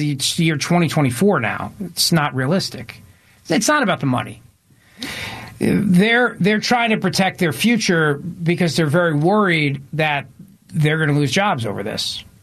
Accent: Wyoming, United States; The credit belongs to the innovators, entrepreneurs, and roughnecks in places such as my home state of Wyoming.

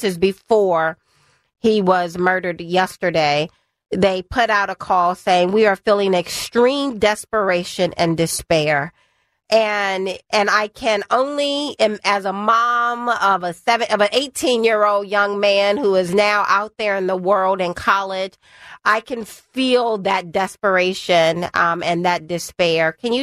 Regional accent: Deep South, United States; I grew up in the Deep South. I have the blood of slaves coursing through my veins.

